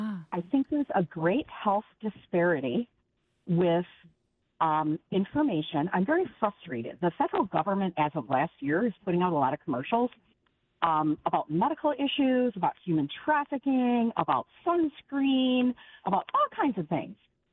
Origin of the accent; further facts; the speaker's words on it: Milwaukee, Wisconsin, United States; I hail from the Milwaukee area.